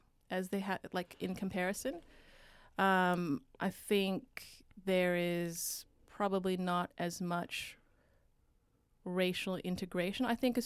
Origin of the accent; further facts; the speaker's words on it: Vancouver, British Columbia, Canada; as a Canadian, Taiwanese-Canadian kid growing up in Vancouver